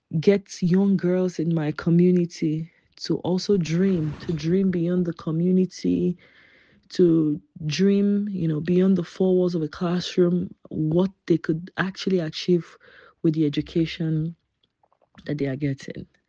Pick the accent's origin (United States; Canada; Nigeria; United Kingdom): Nigeria; I will go ahead to describe myself as a Nigerian pharmacist who did not follow the regular path.